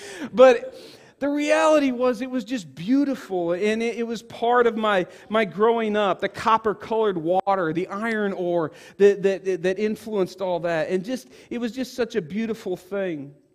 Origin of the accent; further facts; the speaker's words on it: DeKalb, Illinois, United States; Now, I grew up in DeKalb, Illinois, which is kind of up outside of Chicago area.